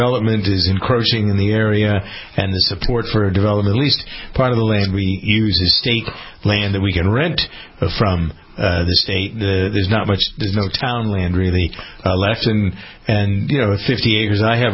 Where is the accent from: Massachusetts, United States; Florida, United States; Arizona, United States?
Massachusetts, United States; Framingham; I'm from Framingham, Massachusetts, grew up here.